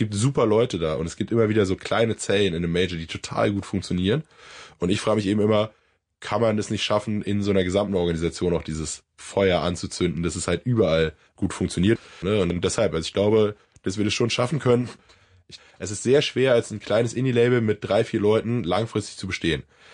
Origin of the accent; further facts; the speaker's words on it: Berlin, Germany; meine Familie kommt aus Reinickendorf. Da bin ich aufgewachsen. Ich bin dann sehr früh ausgezogen. Dann habe ich in Friedrichshain gewohnt.